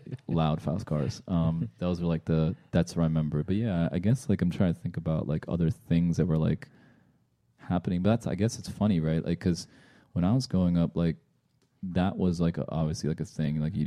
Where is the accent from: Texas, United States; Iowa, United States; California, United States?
California, United States; San Francisco; I grew up in San Francisco. So like, we were thankful that I had like a lot of Korean people, a lot of Chinese people, a lot of Vietnamese people.